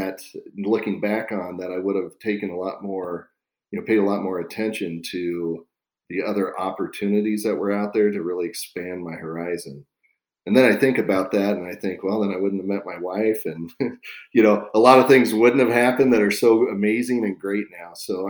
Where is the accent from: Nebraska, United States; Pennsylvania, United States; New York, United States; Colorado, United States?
Nebraska, United States; know, I always say Nebraska is not the end of the world, but you can see it from there, at least from my hometown.